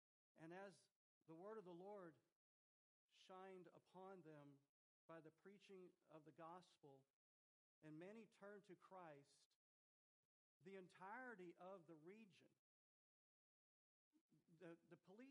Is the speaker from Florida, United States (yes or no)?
no; Texas, United States; churches, especially where I grew up in Texas, we were the ones who had all the money